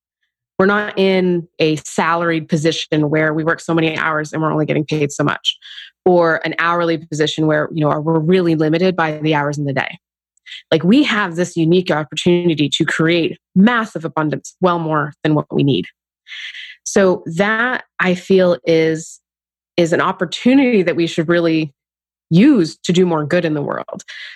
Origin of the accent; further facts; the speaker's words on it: Maine, United States; As a kid, I used to raise owls and hawks, and it's actually in my home state, which is Maine.